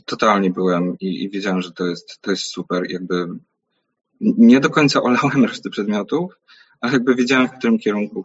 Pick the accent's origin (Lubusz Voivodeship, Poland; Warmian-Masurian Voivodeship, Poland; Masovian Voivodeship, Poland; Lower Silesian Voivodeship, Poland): Lower Silesian Voivodeship, Poland; Wrocław; I jestem z Wrocławia